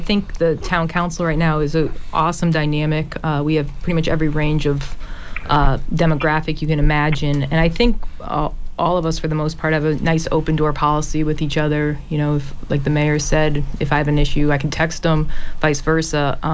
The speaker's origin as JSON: {"language": "English", "town": "North Weymouth", "region": "Massachusetts", "country": "United States", "said": "I'm from North Weymouth."}